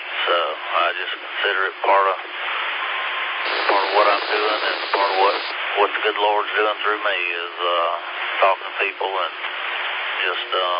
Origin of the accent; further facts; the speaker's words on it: Elberton, Georgia, United States; I grew up down on Bobby Brown Park Road in Elberton, and across the road in Calum Falls